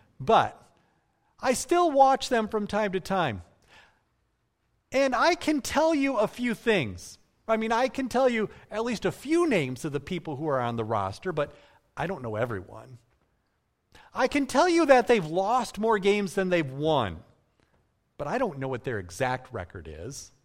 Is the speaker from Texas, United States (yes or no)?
no; Michigan, United States; I was born and raised here in West Michigan, like many of you. I was born into a Christian family that always went to church, like many of you.